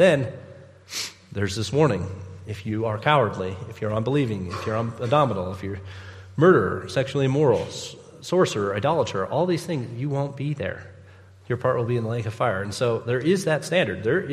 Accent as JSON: {"language": "English", "country": "United States", "said": "But I'm American, so I have no idea what that means."}